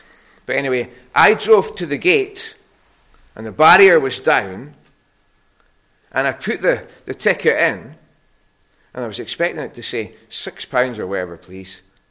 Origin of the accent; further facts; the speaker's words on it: Harris, Scotland, United Kingdom; And I'm from Harris, and I don't know what to do.